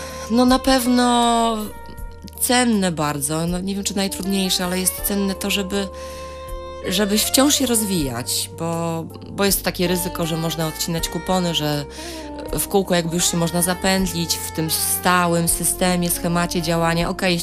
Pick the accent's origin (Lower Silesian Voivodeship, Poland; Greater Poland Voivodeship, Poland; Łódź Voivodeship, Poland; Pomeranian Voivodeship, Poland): Pomeranian Voivodeship, Poland; Połczyno; najpierw odwiedzamy moją rodzinną wieś Połczyno i mój rodzinny dom.